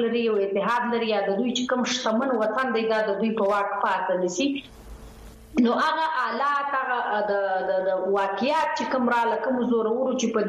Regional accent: Sinjawi, Balochistan, Pakistan; also born or lived in Quetta; پیدا شوی او لوی شوی په سنځاوي کې وزیلا زیارت جنوبی پښتون پاکي سبق مون تر لسمال ته ویلې دی بیا د مختز د خپل د پارا کوټي شار تر راغلو

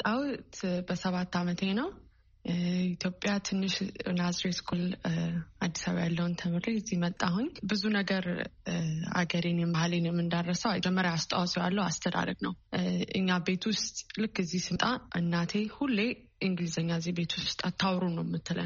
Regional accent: Washington, District of Columbia, United States; ማርያምም ያደግኩት ዲሲ ያለውን ገብርኤልም አድጋለሁ። ሁለቱም ጋር ቅዳሴ ካለቀም በፊትም መዘምራን ትሆንም የሀሁይ ፊደልም ስለ ቤተክርስቲያንም በሙሉ በአማርኛ ነበር የተማርኩት።

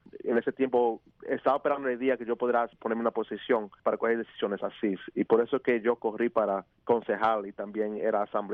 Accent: New York, United States; Era un momento que nosotros como neoyorquinos y americanos conocimos las políticas de nuestra comunidad y de nuestro país

